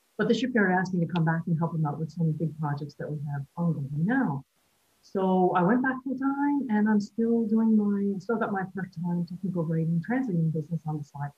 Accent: Newfoundland and Labrador, Canada; moved away as an adult; also born or lived in Quebec; Okay, well, I was actually born and raised in Newfoundland. I came to Quebec when I was almost 30.

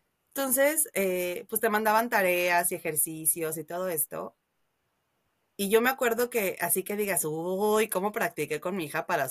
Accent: Mexico; la niña ha crecido con mamá mexicana, papá canadiense. pero obviamente yo hablo con acento y no, o sea, el inglés no es mi nativo, ¿no?

